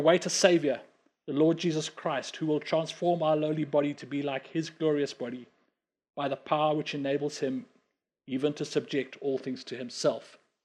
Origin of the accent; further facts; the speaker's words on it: Zimbabwe; As a Zimbabwean, and before that, even more so as a Rhodesian, I have no pride in being British.